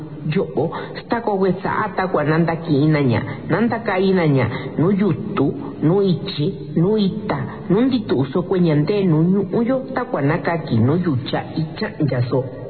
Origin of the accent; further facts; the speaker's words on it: Mexico; sí somos racistas como mexicanos